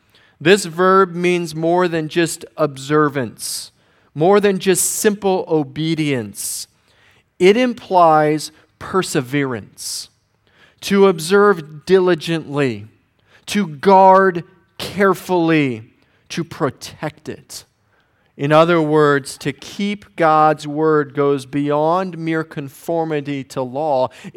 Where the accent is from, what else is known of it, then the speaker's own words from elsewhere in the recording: Denver, Colorado, United States; Growing up in Denver, I got to meet several professional athletes at different times.